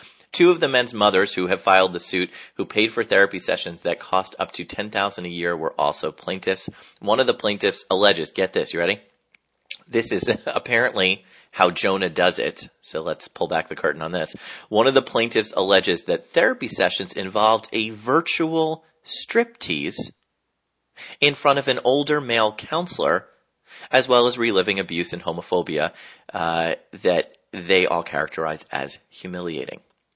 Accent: New Jersey, United States; Over in my home state of New Jersey

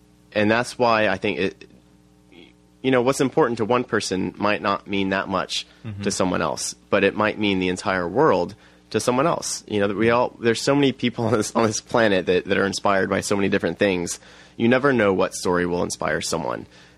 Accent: Driftwood, Texas, United States; also born or lived in Brooklyn; I was thinking about that when I was living in Brooklyn, New York, but I'm from Driftwood, Texas.

